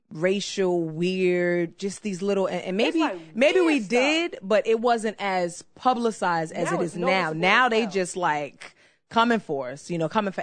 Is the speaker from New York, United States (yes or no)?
yes; Bronx, New York, United States; Well, I'm from the Bronx, so this definitely hit home.